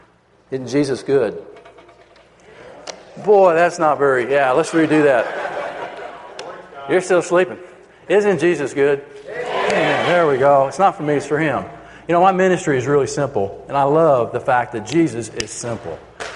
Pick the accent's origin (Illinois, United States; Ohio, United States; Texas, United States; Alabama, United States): Texas, United States; Dallas; I'm not from Houston. I'm from Dallas. God love and bless me.